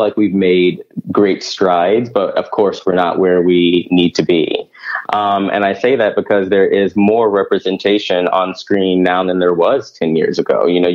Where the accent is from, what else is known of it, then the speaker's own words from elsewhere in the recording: Little Rock, Arkansas, United States; moved away as an adult; now in Los Angeles, United States; Yeah, I grew up in Little Rock, Arkansas. And so when I left Little Rock, I went to L.A.